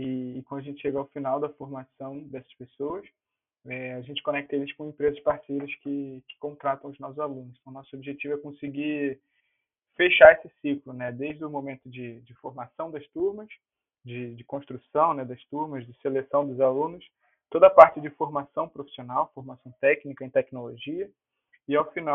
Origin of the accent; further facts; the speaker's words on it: Rio de Janeiro, Brazil; A gente é do Rio, então a gente começou nossas operações no Rio